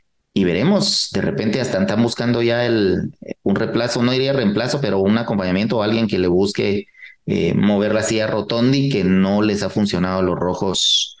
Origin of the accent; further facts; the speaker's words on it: Guatemala; pues obviamente como guatemalteco queremos que nuestros equipos estén llegando a las instancias finales